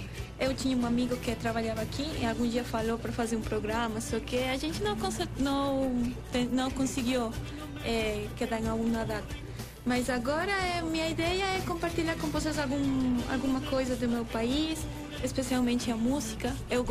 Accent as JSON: {"language": "Portuguese", "town": "Cuenca", "region": "Azuay", "country": "Ecuador", "second_language": "Portuguese", "moved": "as an adult", "lives_now": "Vitória, Brazil", "said": "sou equatoriana, sou de Cuenca, que é a terceira cidade de Equador. Estou aqui na UFES fazendo meu doutorado em engenharia elétrica. Estou morando aqui em Vitória já há 1 ano, 2 meses."}